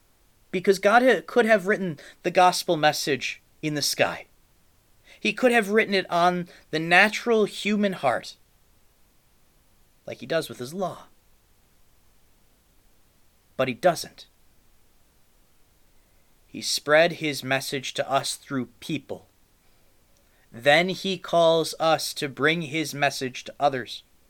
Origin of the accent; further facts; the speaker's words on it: Illinois, United States; I think back to the little Wells Church I grew up in Western Illinois.